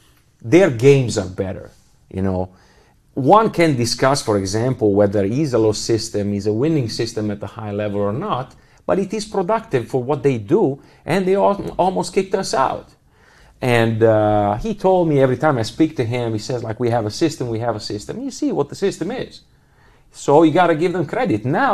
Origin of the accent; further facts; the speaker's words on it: Milan, Lombardy, Italy; I give you the example of Milano because it's my home country. So, of course, I always keep an eye on Italy, you know.